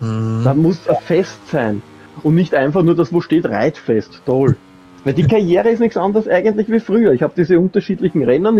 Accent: Austria; Stört mich als Österreicher nicht, ja?

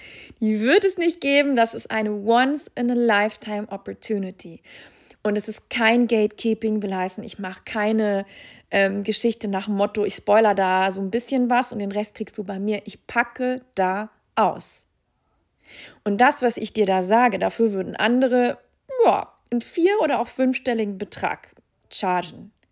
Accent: Sweden; Ich habe sie im Flieger gedroppt auf dem Weg hier nach Schweden. Ich bin in meinem Heimatland in einem wunderschönen Haus.

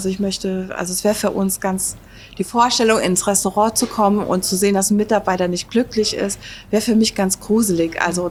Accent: Rhineland-Palatinate, Germany; accent: Palatine German; weil bei mir geht ja manchmal auch noch mein pfälzisches Dialekt durch.

